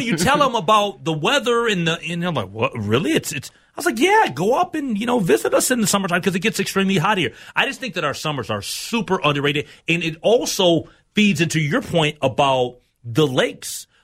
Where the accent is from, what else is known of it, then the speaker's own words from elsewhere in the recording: Minnesota, United States; that's part of being a Minnesotan is you go out and you do the, you know, the lake thing